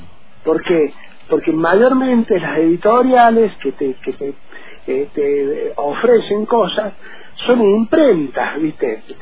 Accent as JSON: {"language": "Spanish", "region": "Córdoba", "country": "Argentina", "accent": "cordobesa", "lives_now": "Patagonia, Argentina", "said": "no pierdo la tonada cordobesa"}